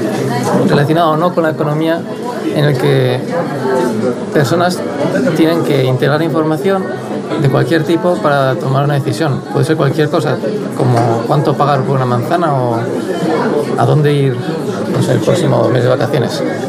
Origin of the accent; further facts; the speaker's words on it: Madrid, Community of Madrid, Spain; moved away as an adult; also born or lived in Japan; Nací en Madrid y pasé los primeros 20 años de mi vida en Madrid.